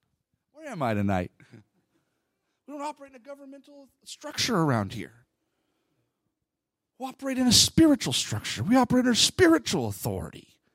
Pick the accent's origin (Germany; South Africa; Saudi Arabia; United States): United States; Washington; I got to see Bill Clinton in person in my hometown as a kid, and I'll never forget the amount of respect that I felt in that moment.